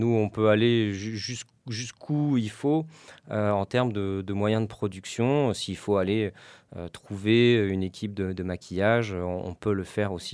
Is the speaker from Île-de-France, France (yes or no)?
no; Aix-en-Provence, Provence-Alpes-Côte d'Azur, France; Moi je suis né à Aix-en-Provence, mes parents avaient émigré dans les Bouches-du-Rhône pour monter une crêperie bio à l'époque.